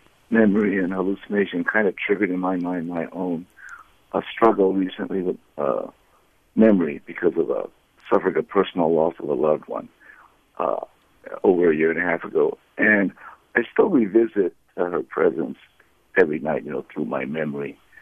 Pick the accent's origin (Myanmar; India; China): Myanmar; Yangon, Yangon Region; now in United States; I'm from Burma originally, Rangoon